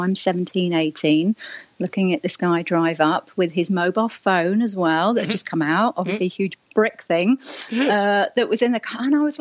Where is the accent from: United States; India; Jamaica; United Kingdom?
United Kingdom; Hemel Hempstead, East of England; So I grew up in Hemel Hempstead, went to the Hemel Hempstead School that was the old grammar school, did 10 O-levels, so I'm that last year of O-levels, I'm that old